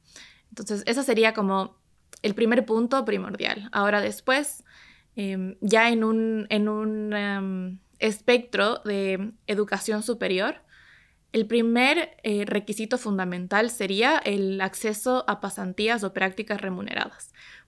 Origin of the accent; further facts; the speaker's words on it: Ecuador; en mi caso, en mi país, ya de por sí el contexto laboral para jóvenes y para jóvenes mujeres